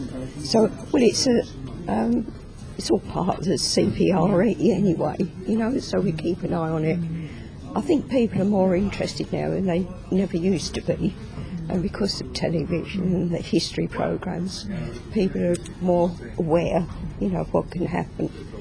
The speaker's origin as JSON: {"language": "English", "town": "Dagenham", "region": "London", "country": "United Kingdom", "said": "From Tiptree, I decided I want to come back this way because I come from Dagenham."}